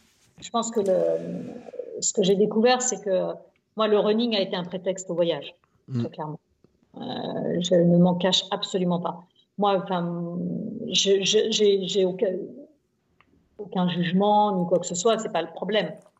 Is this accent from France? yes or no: yes; Nantes, Pays de la Loire, France; born there; je suis née à Nantes